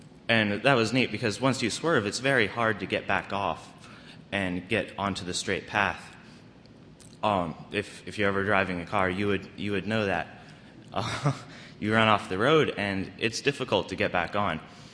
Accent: North Carolina, United States; I'm 15, and I'm from North Carolina.

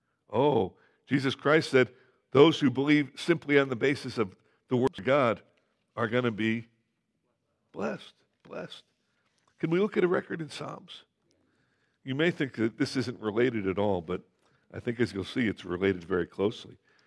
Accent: Northeast, United States; I grew up in the Northeast.

